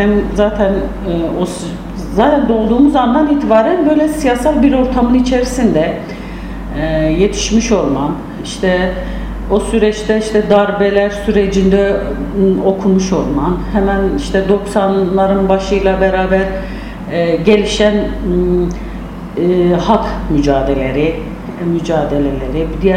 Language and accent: Turkish; Batman, Batman Province, Turkey; Batmanlıyım. İlk görev yerim Ağrı. Bir yıl kadar çalıştım Ağrı'da. Sonra Batman'a geldim.